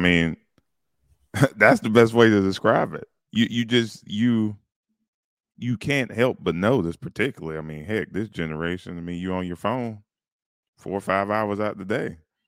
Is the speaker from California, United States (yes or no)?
no; Duncan, South Carolina, United States; He grew up in Bowling Springs. I grew up in Duncan.